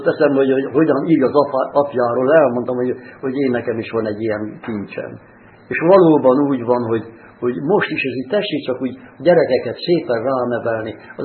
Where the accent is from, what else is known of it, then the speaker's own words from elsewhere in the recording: Košice, Košice Region, Slovakia; Kassaiak vagyunk mi is. Én úgy születtem negyediknek, hogy édesanyám a marhavagomba szoptatott.